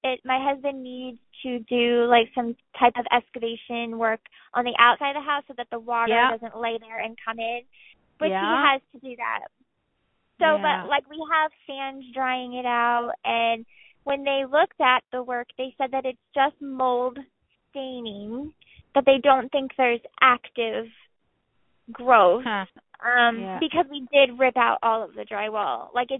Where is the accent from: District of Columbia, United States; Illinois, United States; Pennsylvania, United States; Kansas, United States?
Pennsylvania, United States; Montoursville; That's kind of why I'm reaching out to you guys, but I am from Montoursville.